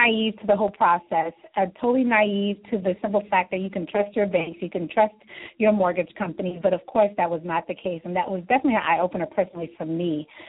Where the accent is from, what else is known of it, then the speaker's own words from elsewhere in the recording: Florida, United States; I'm a native from South Florida.